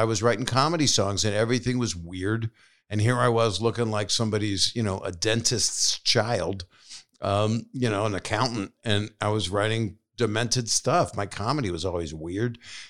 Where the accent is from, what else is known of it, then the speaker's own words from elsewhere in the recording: Philadelphia, Pennsylvania, United States; Yeah, I grew up in Philly.